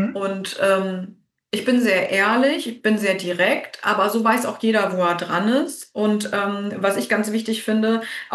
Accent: North Rhine-Westphalia, Germany; ich komme hier gar nicht aus der Gegend. Ich komme eigentlich aus dem Kölner Raum und habe da ganz lange auch gearbeitet.

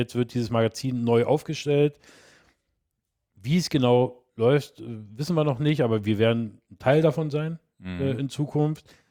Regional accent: Berlin, Germany; als Berliner ist ja alles hoch.

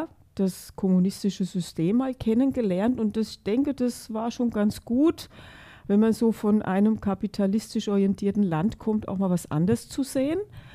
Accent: Hesse, Germany; now in Vienna, Austria; ich komme aus der Gegend von Frankfurt, wir haben eine andere Gastfreundschaft.

